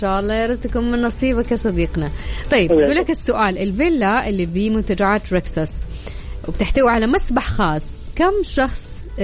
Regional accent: Taif, Makkah Province, Saudi Arabia; born there; أنا من مواليد الطايف

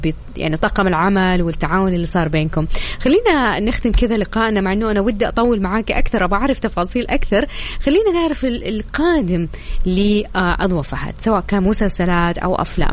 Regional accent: Taif, Makkah Province, Saudi Arabia; born there; على فكرة أنا من مواليد الطائف

